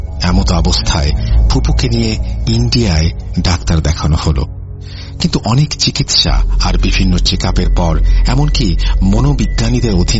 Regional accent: Sylhet, Sylhet Division, Bangladesh; আমার গ্রামের বাড়ি হচ্ছে সিলেটে।

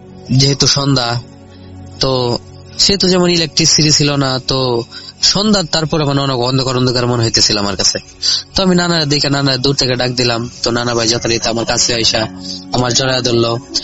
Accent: Hossainpur, Dhaka Division, Bangladesh; also born or lived in Gazipur; আমার গ্রামের বাড়ি কিশোরগঞ্জ জেলার হোসেনপুর থানা লাখটিয়া গ্রামে।

